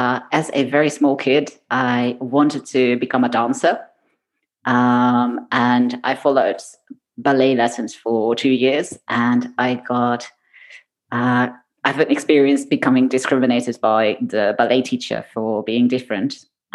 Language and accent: English; Netherlands; also born or lived in Belgium / United Kingdom / Japan / Boston, United States; I am indeed originally from the Netherlands, although I have lived in Belgium, I've lived in the UK, I have lived in Japan, and very briefly, I've also lived in Boston, Massachusetts. So I've been a bit all over the place.